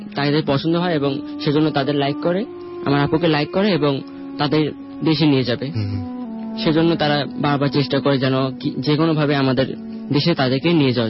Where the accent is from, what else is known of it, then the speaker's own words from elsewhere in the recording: Chittagong, Chittagong Division, Bangladesh; চট্টগ্রাম থেকে এসেছি আমি।